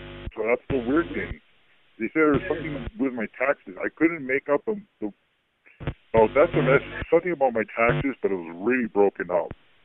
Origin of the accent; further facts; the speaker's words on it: United States; Which country I belong to originally? I'm an American.